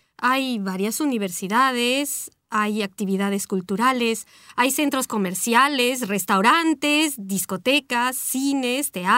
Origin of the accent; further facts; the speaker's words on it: Mexico; Bueno, es que yo soy mexicana, ¿no?